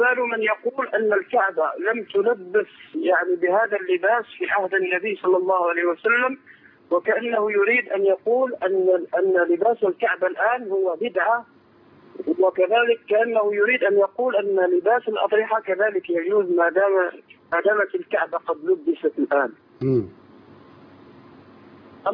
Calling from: Algeria; أود من الجزائر أن أبعث بنصيحة

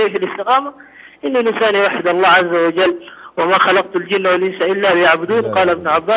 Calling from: Sudan; ايه وانا المتصل من السودان يعني

